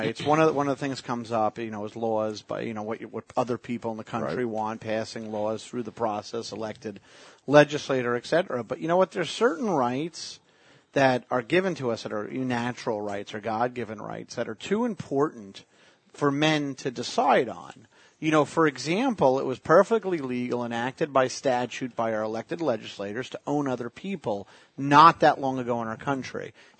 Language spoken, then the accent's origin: English; United States; You know, as an American, I have to listen to my government.